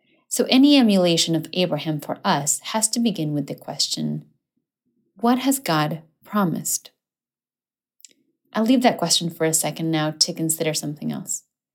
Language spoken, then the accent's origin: English; Argentina; English is a second language; now in United States; I am from Argentina, although I'm currently living in the United States